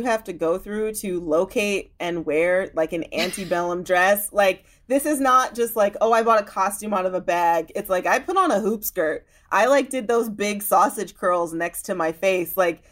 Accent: Illinois, United States; I remember, so I grew up in the Chicago suburbs, and like where I grew up is my town.

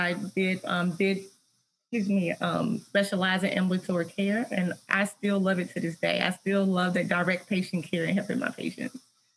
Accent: Tennessee, United States; And so I looked into it, and I'm from Tennessee, and the University of Tennessee had a summer program.

